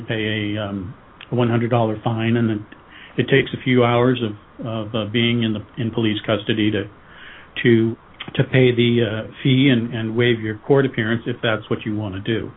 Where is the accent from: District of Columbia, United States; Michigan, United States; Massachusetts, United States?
Massachusetts, United States; Somerville; Well, I was a very young person in growing up in the Boston area, in Somerville, actually.